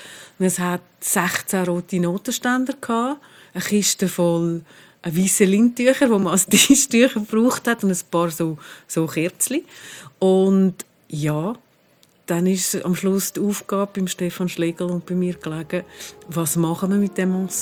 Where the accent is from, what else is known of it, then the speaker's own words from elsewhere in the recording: Zurich, Switzerland; ich bin hier in Zürich aufgewachsen, in der Schule, in Oberstrasse. Und habe auch hier in Zürich studiert, also Linguistik und Publizistik.